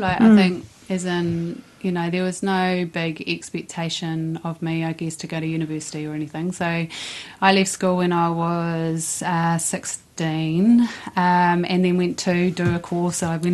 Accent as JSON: {"language": "English", "town": "Lower Hutt", "region": "Wellington", "country": "New Zealand", "tie": "born or raised there", "said": "I was born in Lower Hutt, so just over the hill."}